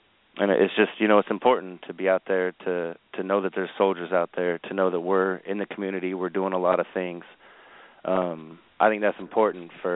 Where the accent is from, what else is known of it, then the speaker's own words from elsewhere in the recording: Carson City, Nevada, United States; now in Hawaii, United States; to be in Hawaii, to be on the island, to live here. It's definitely different than, you know, where I grew up in Carson City, Nevada.